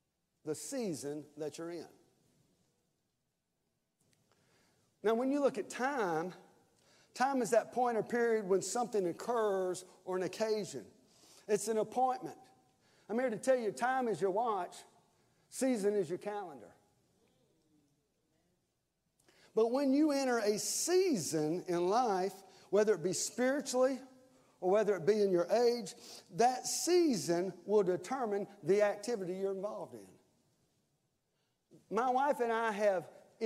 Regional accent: the South, United States; I mean, I was raised in the South, lived in the South. But one day I ended up in North Carolina

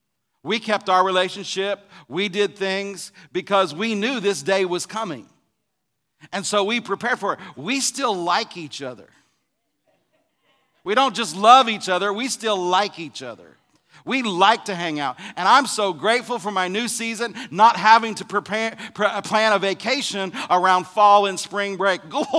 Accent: Illinois, United States; Where I grew up in Illinois, we have four very distinct seasons. Here in North Alabama, we have four seasons

